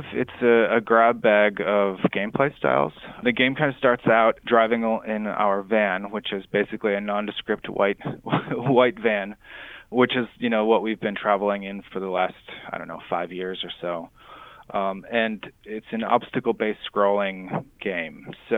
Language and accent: English; Green Bay, Wisconsin, United States; I'm originally from Green Bay, so I couldn't help putting in some of my hometown stuff there.